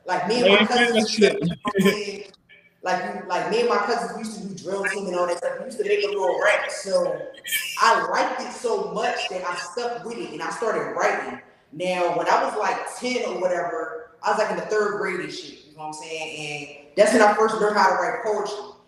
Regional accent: Camden, New Jersey, United States; All right, first and foremost, I'm from Camden, East Side to be exact. You feel what I'm saying? So shout out to the East Side of here.

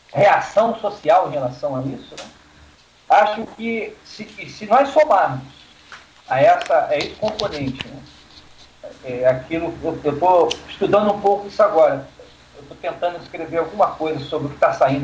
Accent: Rio de Janeiro, Brazil; sul do estado, de onde eu sou originário

